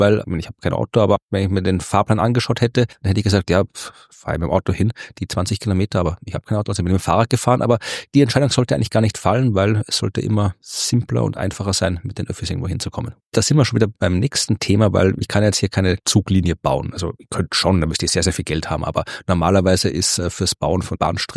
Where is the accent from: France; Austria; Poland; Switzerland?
Austria; Baden, Lower Austria; Ich bin aus meiner Heimatstadt Baden hierher gekommen. Das ist gar nicht so weit weg. Das sind, keine Ahnung, 20 Kilometer.